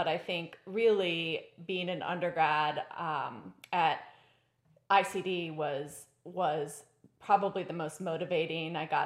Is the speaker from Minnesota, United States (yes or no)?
yes; Minnesota, United States; Well, I grew up in Minnesota, near the Twin Cities area, which is maybe not surprising since I did my undergrad degree in Minnesota and my graduate degree in Minnesota.